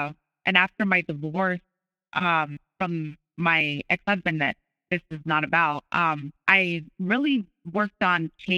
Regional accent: Arizona, United States; I grew up in Southern Arizona. I was extremely lucky to grow up in a two-parent household.

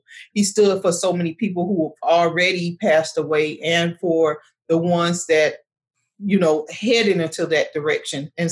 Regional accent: Miami, Florida, United States; Yes. Yes. I love it here, my hometown.

